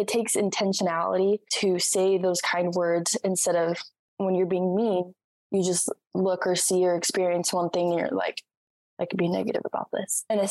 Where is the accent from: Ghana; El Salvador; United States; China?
El Salvador; accent: Salvadoran; English is a second language; They would make fun of my Spanish accent because the Salvadoran accent is different from the accent that we have here.